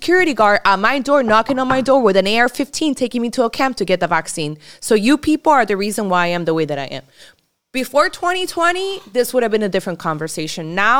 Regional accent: Colombia; who's committed some of the worst crimes in our country, in my home country.

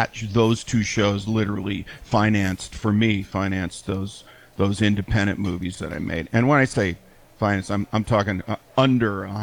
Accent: Pennsylvania, United States; I mean, I grew up on Route 30. That's what we drive into town to go to the market or go to school or whatever.

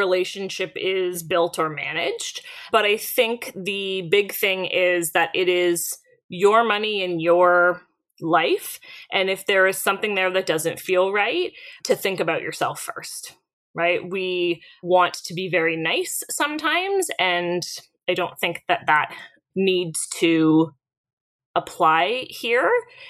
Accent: Canada; The first thing I'll say is, being Canadian, what I do see is financial advice that isn't applicable here, right?

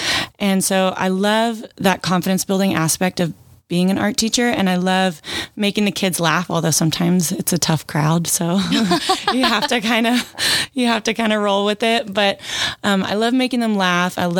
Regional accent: Friendswood, Texas, United States; I'm from Friendswood. Both my husband and I are 12-year seniors. We grew up here. We met at Friendswood High School.

